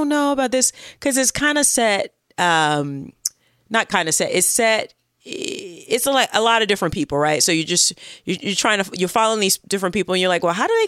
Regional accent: United States; as an American who there's guns everywhere

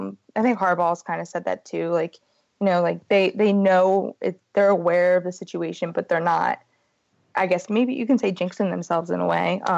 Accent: Baltimore, Maryland, United States; but I'm still from Baltimore.

